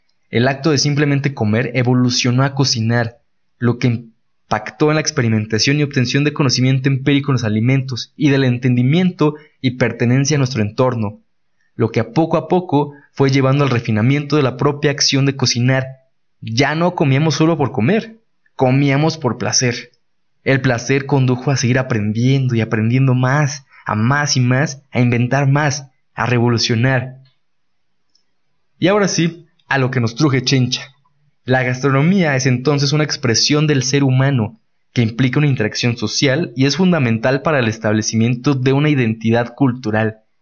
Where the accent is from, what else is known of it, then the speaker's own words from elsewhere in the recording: Mexico; elementos con una carga histórica sumamente importante y que sirven como un eje central que nos identifica como mexicanos a cualquier parte a donde vayamos.